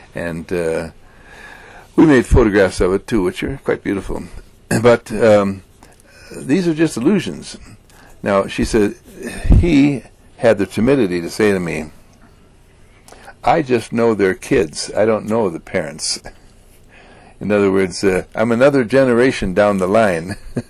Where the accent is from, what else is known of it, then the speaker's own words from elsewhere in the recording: Milwaukee, Wisconsin, United States; I'm from Milwaukee, Wisconsin, and we're